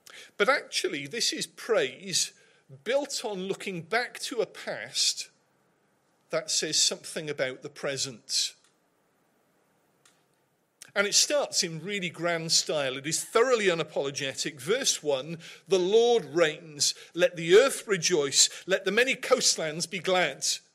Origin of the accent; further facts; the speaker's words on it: Cardiff, Wales, United Kingdom; My hometown football team, Cardiff City, got relegated last season.